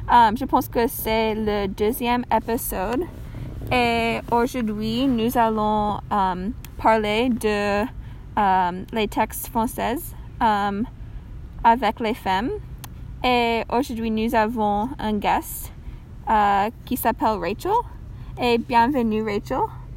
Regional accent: Chapel Hill, North Carolina, United States; French is a second language; Je suis de Chapel Hill. Alors, il est comme 2 heures d'ici. Pas plus loin.

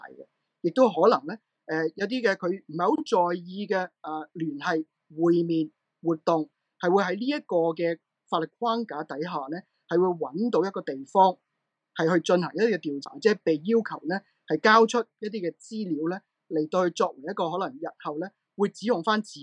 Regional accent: Hong Kong; 那这个讨论作为一个香港人去参与的时候，是不是要多了考虑呢？

